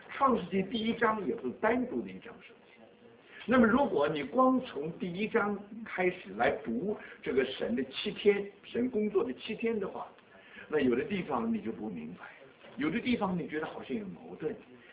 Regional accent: China; 比方说我们中国人有一句这个上海

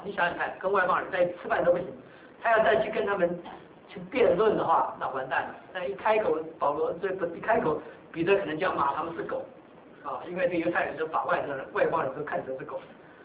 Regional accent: Taiwan; 我们很多是从台湾来的，从大陆来的，从香港来的，像我是从台湾来的，虽然说我是个外人

